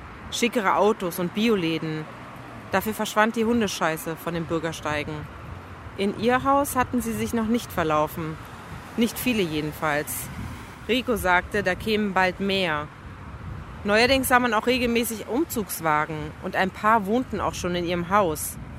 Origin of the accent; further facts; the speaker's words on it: Berlin, Germany; Der Wedding ist noch zum Teil halt auch so hässlich, wie ich Berlin kenne, wo ich aufgewachsen bin.